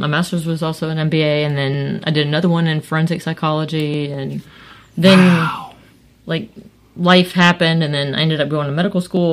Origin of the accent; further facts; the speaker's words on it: Florida, United States; I'm from Florida, and I currently do not have kidney disease.